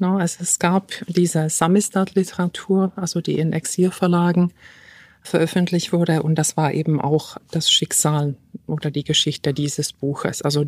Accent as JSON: {"language": "German", "country": "Czechia", "moved": "yes", "lives_now": "Germany", "said": "ich bin Tschechin, komme aus der Tschechischen Republik. Dieses Land hieß damals, als ich nach Deutschland kam, noch die Tschechoslowakei. Also man kann sich ausrechnen, wie lange ich schon in Deutschland lebe."}